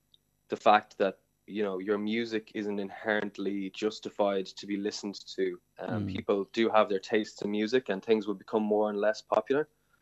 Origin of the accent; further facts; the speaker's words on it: Dublin, Leinster, Ireland; born there; the two Mayo people, self-proclaimed Mayo people, me and Tom, are the only ones actually born in Dublin.